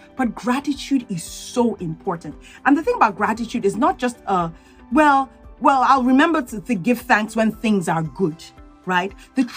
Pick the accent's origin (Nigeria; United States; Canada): Nigeria; I don't know if you know, I am Nigerian. I grew up in Nigeria, and a lot of Nigerians during that time go to boarding school for high school.